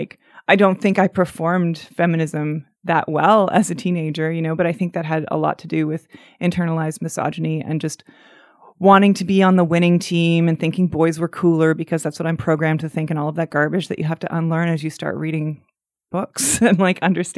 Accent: Scarborough, Ontario, Canada; Scarborough, which is a suburb of Toronto.

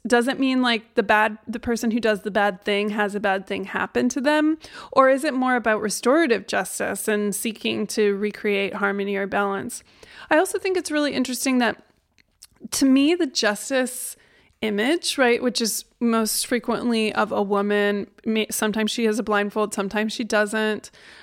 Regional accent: United States; I, for instance, speak English, and I grew up in the United States.

